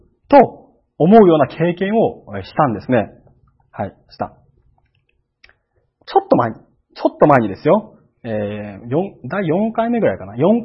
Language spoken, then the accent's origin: Japanese; Kagoshima, Japan; born there; 鹿児島県で生まれたのはいいんです。